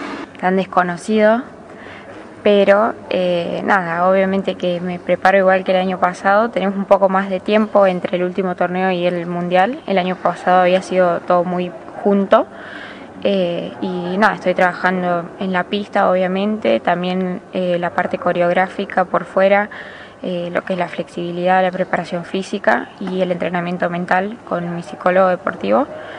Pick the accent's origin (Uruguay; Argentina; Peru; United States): Argentina; Marull, Córdoba; now in Córdoba, Argentina; Yo soy de Marul, en realidad un pueblo de Córdoba. Ahora estoy viviendo en Córdoba capital, pero sí, hasta los 18 años estuve viviendo en Marul.